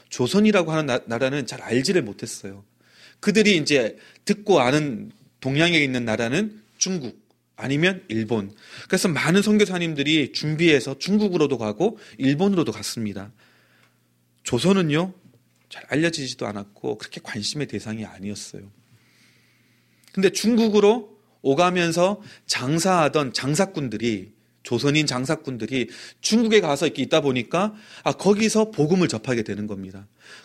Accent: South Korea; now in United States; 제가 한국 사람이고 한국에서 왔다는 걸 알면은

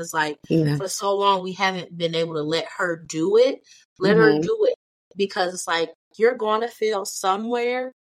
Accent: Detroit, Michigan, United States; And we're from Detroit, so they stay up there.

